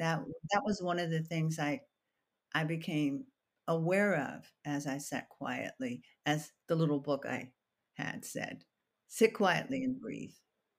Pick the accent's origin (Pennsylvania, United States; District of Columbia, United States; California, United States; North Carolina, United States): District of Columbia, United States; Washington; Well, I grew up in Washington, D.C., when it was still called Chocolate City.